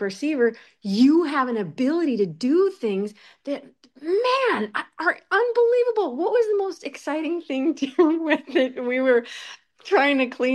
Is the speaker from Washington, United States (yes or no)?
yes; Washington, United States; I come from Washington State, USA.